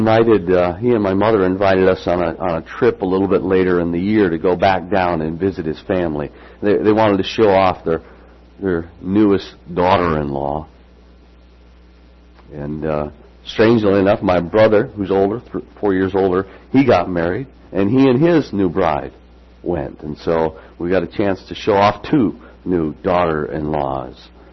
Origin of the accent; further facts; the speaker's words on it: Rockford, Illinois, United States; she knows that I was actually born and raised in Rockford, Illinois, and they don't talk like this down there.